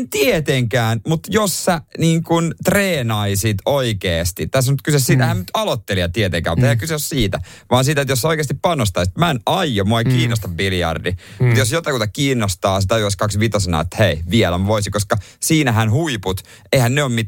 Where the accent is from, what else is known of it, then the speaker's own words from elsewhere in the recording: Seinäjoki, South Ostrobothnia, Finland; Pohjanmaalla. Seinäjoki on iso pitäjä. No. Minun rakas kotiseutuni ja kyllä tiedän edelleenkin serkkupareja.